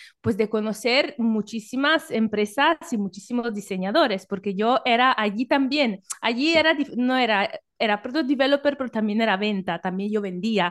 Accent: Italy; Spanish is a second language; now in Spain; como has dicho, soy italiana, pero llevo 5 años viviendo en España.

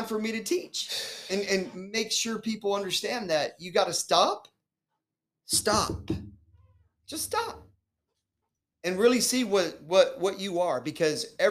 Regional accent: Mexico; because I have a palate from Mexico, because I grew up in Mexico as a child with my grandma in the kitchen.

